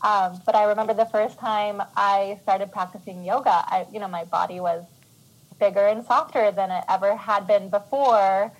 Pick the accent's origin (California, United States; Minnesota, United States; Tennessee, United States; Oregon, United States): Oregon, United States; Portland; And I'm like, I'm from Portland. Of course I have.